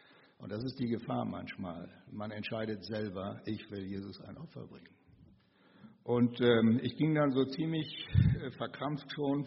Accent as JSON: {"language": "German", "country": "Namibia", "tie": "born or raised there", "moved": "yes", "said": "Ich bin ja in Namibia geboren und aufgewachsen."}